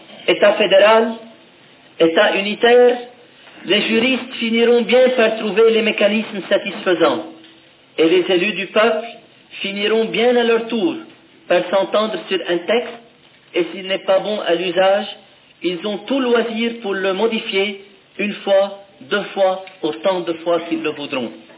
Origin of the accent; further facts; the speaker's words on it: Lebanon; agressés en tant que chrétiens, nous nous sommes défendus en tant que Libanais.